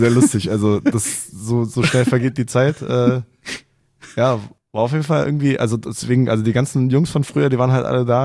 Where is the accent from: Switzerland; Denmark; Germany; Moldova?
Denmark; Kolding, Southern Denmark; first language Danish; ich bin geboren in Kolling. Das ist eine Stunde nördlich von Flensburg. Ich sag mal so, die Familie mütterlicherseits, die ist da alle noch komplett wohnhaft. Genau, meine Mutter dementsprechend ist auch aus Dänemark. Und mein Vater aus Deutschland.